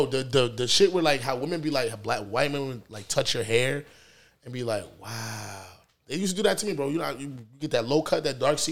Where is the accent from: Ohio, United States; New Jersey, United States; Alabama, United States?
New Jersey, United States; South Brunswick; also born or lived in Newark; I was the kid that grew up. I was raised in South Brunswick. I was born in Newark. Every other weekend I spent in East Orange, Newark, Irvington, whatever.